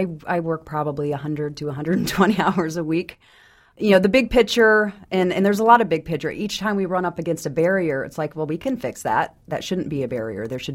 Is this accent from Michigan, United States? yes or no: yes; Detroit, Michigan, United States; now in Tulsa, United States; I'm from Detroit. It looks like a really good neighborhood to me.